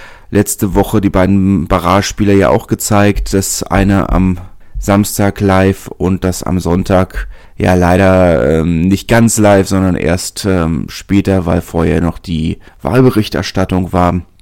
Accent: Berlin, Germany

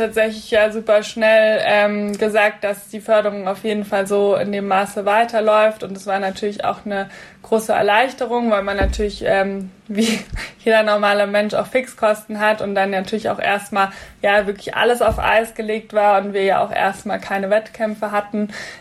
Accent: Munich, Bavaria, Germany; Nächstes Jahr mit den Europameisterschaften in München ist natürlich für mich persönlich als Münchner Kindl eine wirklich wahnsinnig großes Ziel.

